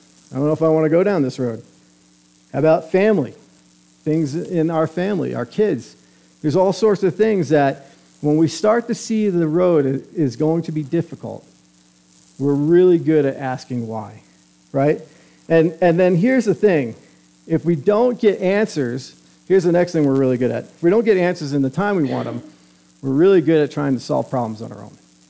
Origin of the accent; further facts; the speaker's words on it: Northeast, United States; I'm from the Northeast. A lot of people will say Northeast people are very guarded.